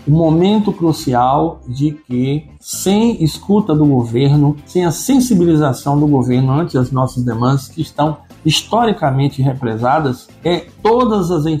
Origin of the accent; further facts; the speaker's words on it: Bahia, Brazil; nós, como brasileiros, como baianos e baianas, nos sentimos em casa